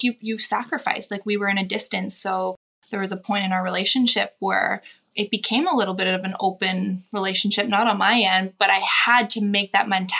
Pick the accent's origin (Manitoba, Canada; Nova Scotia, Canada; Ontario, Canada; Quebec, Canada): Ontario, Canada; London; born or raised there